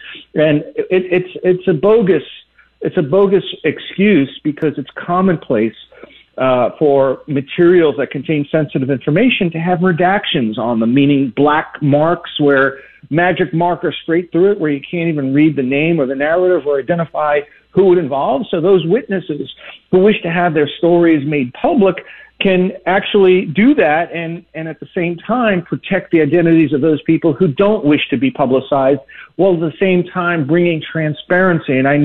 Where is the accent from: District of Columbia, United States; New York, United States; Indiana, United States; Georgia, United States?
New York, United States; New York City; now in Florida, United States; As a native New Yorker, living, growing up in Queens and Brooklyn and New York City, there weren't a lot of NASCAR tracks in my neighborhood.